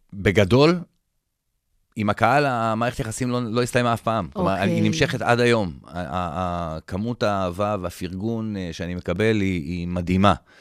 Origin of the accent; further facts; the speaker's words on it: Rishon LeZion, Central District, Israel; אני לא אשכח שהייתי גר בראשון